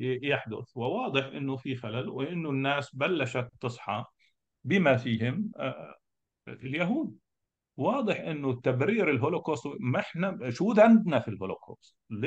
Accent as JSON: {"language": "Arabic", "country": "Palestine", "said": "طبعا متدينين عندنا في فلسطين في القدس"}